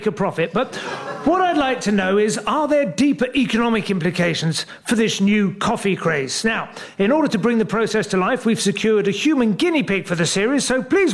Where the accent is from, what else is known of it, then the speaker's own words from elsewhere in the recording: St Albans, East of England, United Kingdom; I grew up in St Albans, which is technically a cathedral city, but much more importantly, a market town.